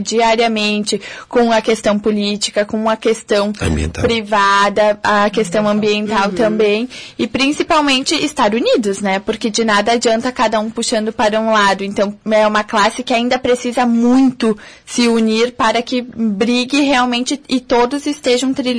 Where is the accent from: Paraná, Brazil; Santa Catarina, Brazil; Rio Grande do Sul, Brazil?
Rio Grande do Sul, Brazil; Caxias do Sul; also born or lived in Canoas; quando eu saí de Caxias para estudar e fui residir em Canoas, foi quando realmente eu entendi o que é a cidade grande